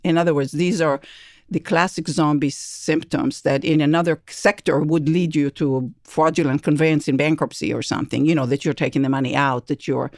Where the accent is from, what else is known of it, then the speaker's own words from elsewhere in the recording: California, United States; I come from Silicon Valley